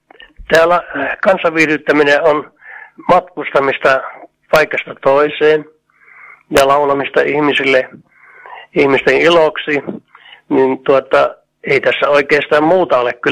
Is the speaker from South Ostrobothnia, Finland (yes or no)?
no; Joensuu, North Karelia, Finland; also born or lived in Lieksa; se on syntymäpaikka, mutta Joensuussa minä olen asunut semmoinen pieni ikäni ja sitten muuttanut tänne maailmalle.